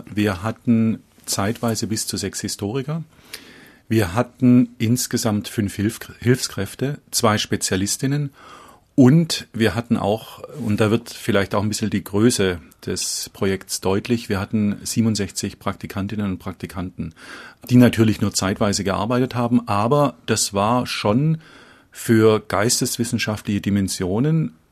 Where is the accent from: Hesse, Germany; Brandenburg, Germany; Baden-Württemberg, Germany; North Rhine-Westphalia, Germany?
Baden-Württemberg, Germany; Tübingen; dann bin ich in Tübingen aufgewachsen, Uhland-Gymnasium, dem ich mit einer Hassliebe verbunden bin, humanistisches Gymnasium